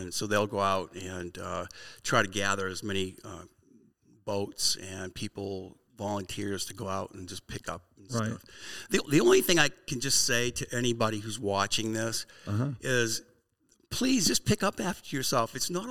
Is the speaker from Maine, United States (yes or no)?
yes; Maine, United States; I'm from Maine.